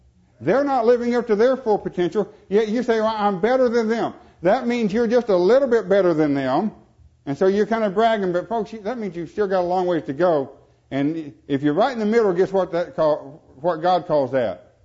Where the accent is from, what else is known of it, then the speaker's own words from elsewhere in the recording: Arkansas, United States; born there; I was born in Figure 5, Arkansas, with modest parents.